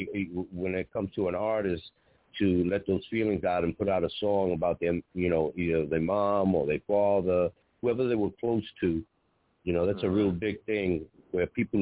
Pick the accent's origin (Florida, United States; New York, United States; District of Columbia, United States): New York, United States; Bronx; But, because me, myself, I'm from the Bronx, and we say the BX